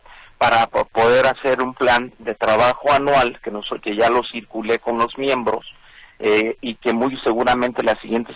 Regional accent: Mexico; para nosotros como mexicanos, la seguridad nacional, la seguridad del interior

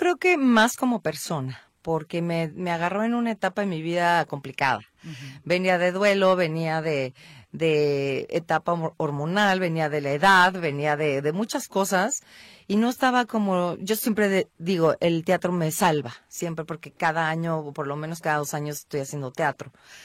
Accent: Guadalajara, Jalisco, Mexico

